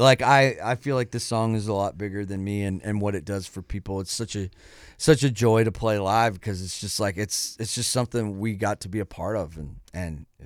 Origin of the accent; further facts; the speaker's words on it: Spirit River, Alberta, Canada; I was born in Spirit River, Alberta. I grew up playing hockey.